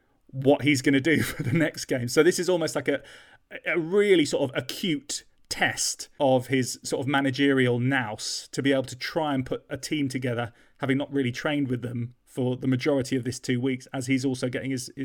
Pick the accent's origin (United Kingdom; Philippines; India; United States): United Kingdom; London; which was near to where I grew up in North London.